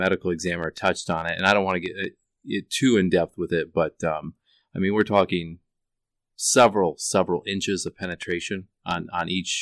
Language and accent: English; Cresco, Iowa, United States; now in Manchester, United States; No, I'm originally from the Cresco area.